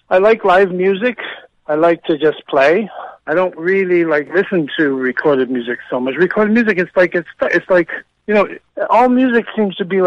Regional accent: Cleveland, Ohio, United States; moved away as an adult; also born or lived in New York; now in Netherlands; When I was 18, I went to New York, lived there 30 years, and then went back to Cleveland for about 10 years, and then I moved to Holland. I live in Holland now.

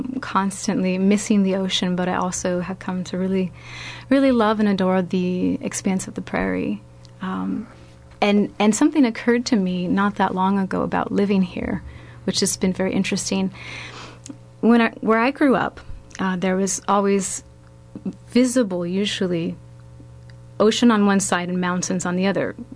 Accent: California, United States; And cyclones, yes, we have cyclones here in the Midwest, but I'm from California, and although we don't have hurricanes out there, we do have water.

